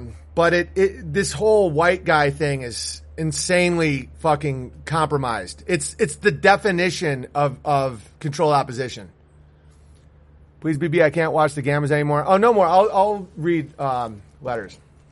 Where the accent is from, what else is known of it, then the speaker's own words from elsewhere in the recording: United States; I'm American. I'm Caucasian. I have European ancestry.